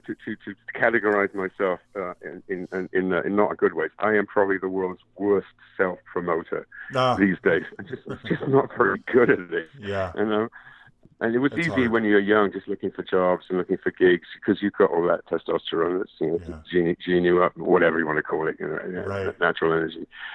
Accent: United Kingdom; The idea of eating raw fish to me as a Brit, it's like the fish and chips or whatever.

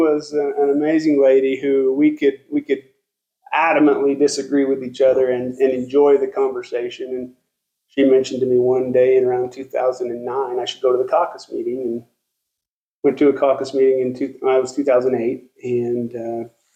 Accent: Perry, Utah, United States; I've always been a Box Elder County resident, born and raised in Perry. Served an LDS mission in South Africa, lived a few months in Ogden. But other than that, I've always lived in Box Elder County. Grew up in the Peach Farms, which are now subdivisions.

